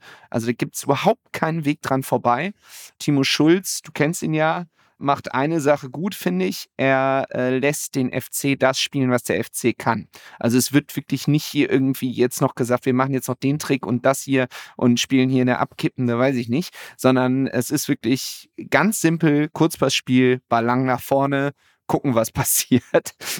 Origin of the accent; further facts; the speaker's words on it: Düsseldorf, North Rhine-Westphalia, Germany; born there; und ich bin gebürtiger Düsseldorfer und mir tut das trotzdem leid.